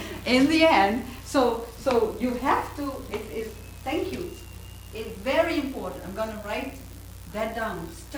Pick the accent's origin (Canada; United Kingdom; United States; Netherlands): Netherlands; I grew up in the Netherlands in a fiercely Calvinist village